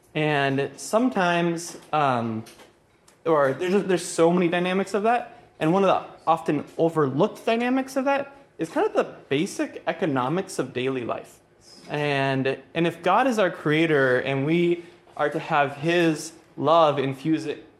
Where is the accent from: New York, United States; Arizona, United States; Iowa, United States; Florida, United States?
Arizona, United States; Phoenix; I grew up in Phoenix, Arizona desert, you know?